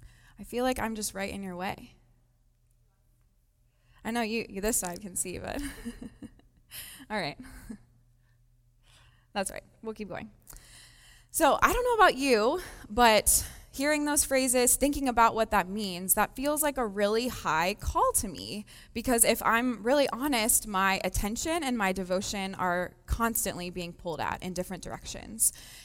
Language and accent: English; Cincinnati, Ohio, United States; I'm on staff with H2O. A little bit about me really quick is I'm from Cincinnati, Ohio. I was born and raised a Buckeye.